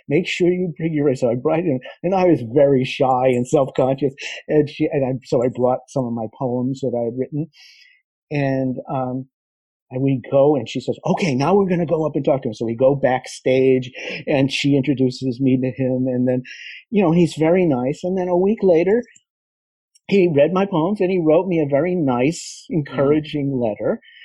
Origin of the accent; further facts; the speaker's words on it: Boston, Massachusetts, United States; I grew up in around Boston, in the suburbs of Boston.